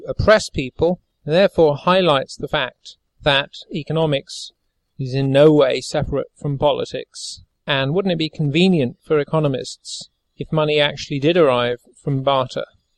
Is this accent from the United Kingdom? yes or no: yes; United Kingdom; When I tell people in Bangladesh that I am British, they say, oh, England